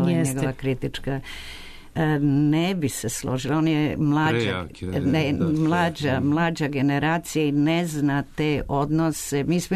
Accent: Zagreb, City of Zagreb, Croatia; Dolazim iz Zagreba i ovdje završavam gimnaziju i krećem na fakultet

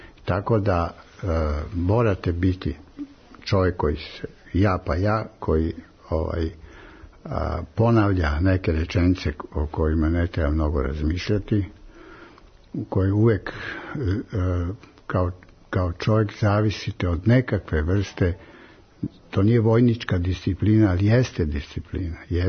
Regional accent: Serbia; Ja sam odrastao u Srbiji.

